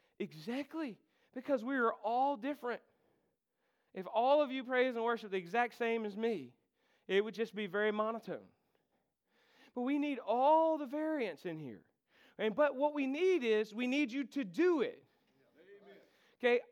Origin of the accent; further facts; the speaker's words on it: United States; I'm from Warren County, man. It works down there. Or up there, actually.